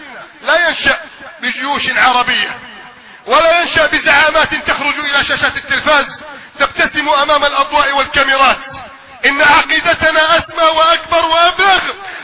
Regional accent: Egypt; بلدنا مصر

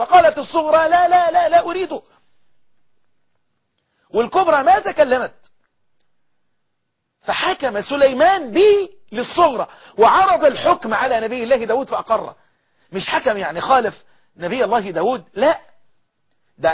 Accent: Egypt

